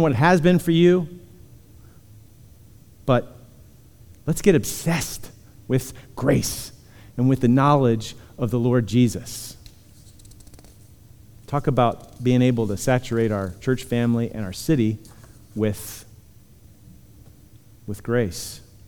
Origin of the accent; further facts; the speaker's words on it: Punxsutawney, Pennsylvania, United States; I come from Punxsutawney. So, love my people, okay?